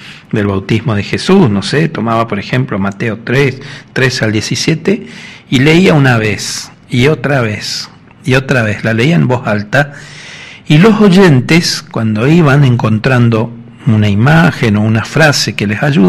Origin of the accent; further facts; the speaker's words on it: Tucumán, Argentina; de Tucumán.